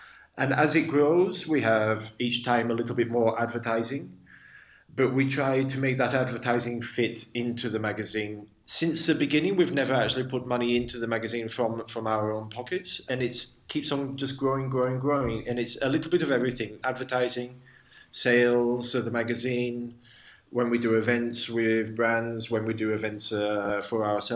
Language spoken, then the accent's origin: English; England, United Kingdom; moved away as an adult; now in Barcelona, Spain; I'm English. Even if I lived here now 9 years, I don't feel Spanish at all. You know, it's I'm English.